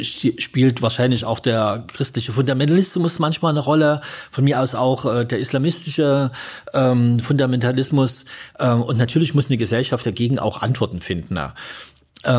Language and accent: German; Johanngeorgenstadt, Saxony, Germany; aus der Region, wo ich herkomme, aus der Erzgebirge, Johanngeorgenstadt